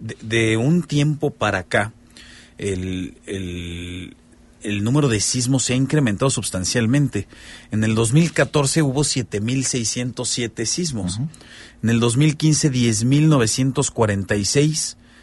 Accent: Mexico; Y esa impunidad es la que nos lastima como mexicanos.

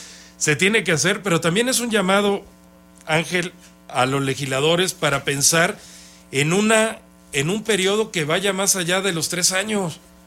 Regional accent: Querétaro, Mexico; born there; Hemos crecido como nunca lo pensamos quienes nacimos aquí en Querétaro

